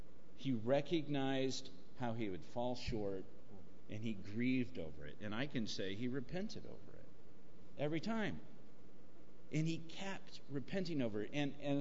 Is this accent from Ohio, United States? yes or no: yes; Convoy, Ohio, United States; Otherwise, I'm from Convoy. I don't want anything to do with that place.